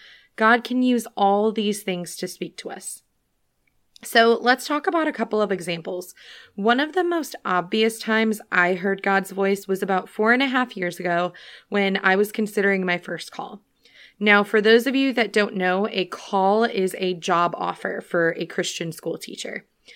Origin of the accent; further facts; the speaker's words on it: Illinois, United States; I'm from Illinois, so I had this dream of moving to the South.